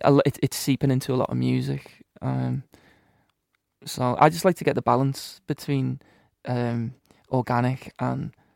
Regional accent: Kirkby, North West England, United Kingdom; I grew up Kirby.

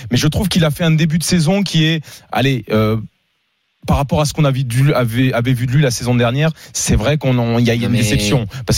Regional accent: Lille, Hauts-de-France, France; Moi, je suis un Lillois.

